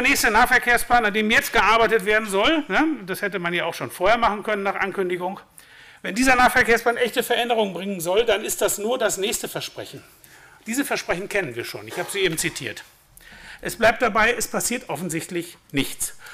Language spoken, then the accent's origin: German; Bad Laer, Lower Saxony, Germany; Und zwar mache ich das mal für meine Heimatgemeinde Bad Lahr.